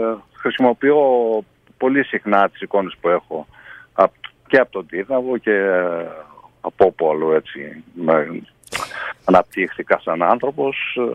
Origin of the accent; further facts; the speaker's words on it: Tyrnavos, Thessaly, Greece; also born or lived in Larisa; Επομένως λοιπόν, ο Ρίναβος είναι η πατρίδα μου.